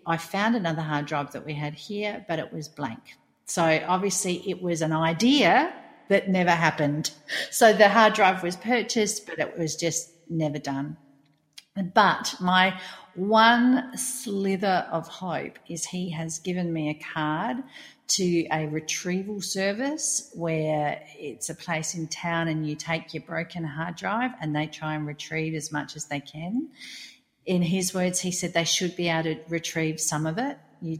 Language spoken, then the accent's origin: English; Australia; you see a celebrity from your home country and you think, oh, well, that's cool, because we're both Australian and we know each other.